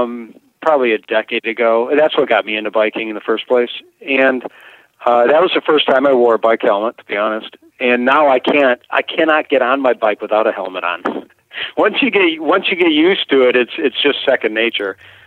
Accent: Manistique, Michigan, United States; I grew up in Manistique, so yes, a beautiful little town up there. It still has my heart, that's for sure.

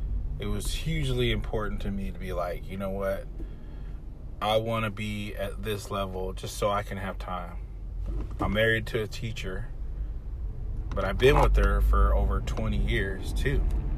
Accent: Salinas, California, United States; also born or lived in Germany / Atlanta / Fort Ord; I was born in Germany, moved to Atlanta. Atlanta was just an amazing place. But after that, I moved to Salinas, and I lived with my cousin for a little bit until we moved to Fort Ord.

